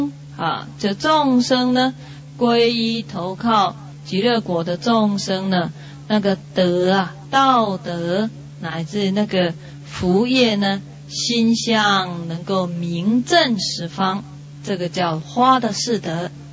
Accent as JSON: {"language": "Chinese", "country": "Taiwan", "said": "在我们台湾那边"}